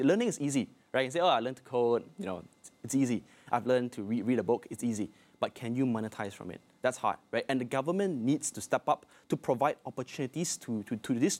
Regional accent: Perak, Malaysia; I'm from Perak, that's my hometown.

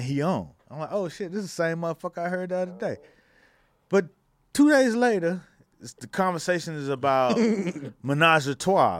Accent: Miami, Florida, United States; And I don't really like that kind of shit, because I come from Miami where you was already discounted.

